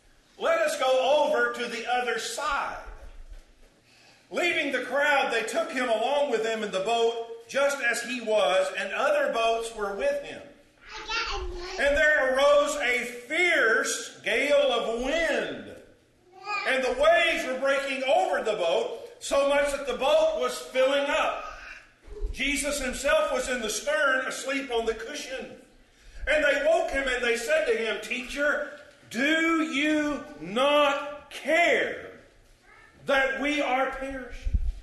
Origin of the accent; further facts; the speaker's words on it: Louisville, Kentucky, United States; moved away; in Louisville, which I still claim is my hometown, even though I left in 1975 and have lived elsewhere since.